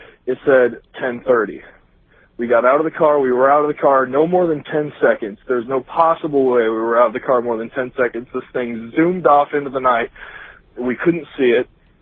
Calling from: Iowa, United States

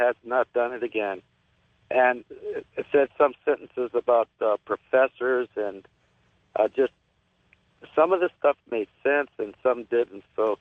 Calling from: Upland, California, United States; I'm calling from Upland, California.

